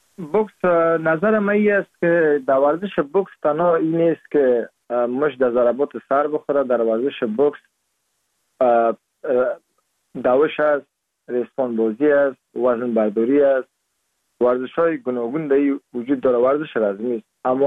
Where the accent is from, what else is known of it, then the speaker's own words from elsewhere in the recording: Parwan, Afghanistan; moved away as an adult; now in United States; در سال 1373 در استولی سیاگرد ولایت پروان متولد شدیم و دوره لیسه را از مکتب سید ناصری فارغ شدیم